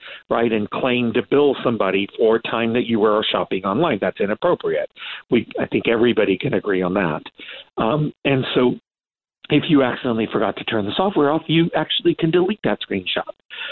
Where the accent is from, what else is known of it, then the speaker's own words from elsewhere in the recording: Texas, United States; I was born and raised in Texas